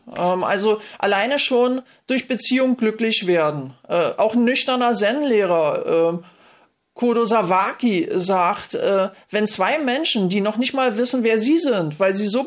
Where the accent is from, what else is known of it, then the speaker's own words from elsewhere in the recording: Berlin, Germany; ich komme aus Ost-Berlin